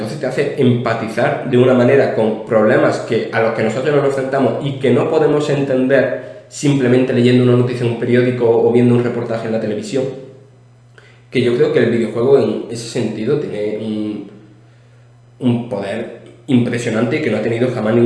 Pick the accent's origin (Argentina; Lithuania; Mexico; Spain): Spain; Pego, Valencian Community; hubiera sido un chaval viviendo aquí en Pego hubiera existido un programa de vídeos jugado en la radio de mi pueblo, porque realmente, o sea, desde un pueblo, ¿vale?